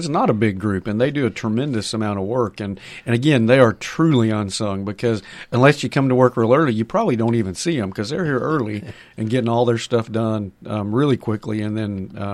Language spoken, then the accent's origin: English; Texas, United States; this campus is larger than the town that I grew up outside of in Texas.